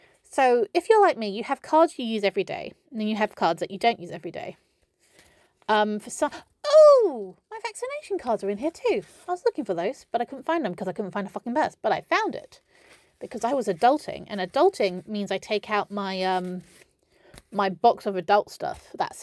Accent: Yorkshire and the Humber, United Kingdom; It's like I'm from Yorkshire. Don't hit me.

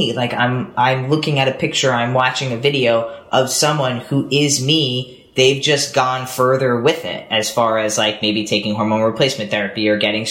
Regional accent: Long Island, New York, United States; I went to a gay pride in New York City because I grew up on Long Island

